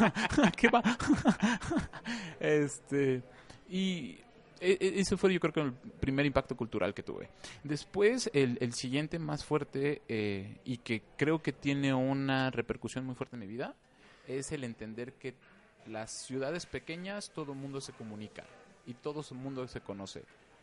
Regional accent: Mexico City, Mexico; born there; Contrerense de corazón.

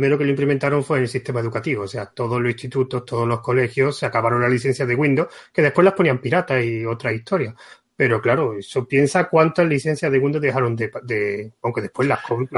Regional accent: Andalusia, Spain; Yo soy andaluz

